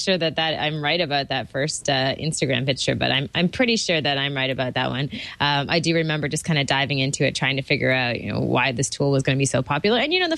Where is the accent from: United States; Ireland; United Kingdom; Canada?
Canada; Toronto, Ontario; from Toronto, Ontario, Canada.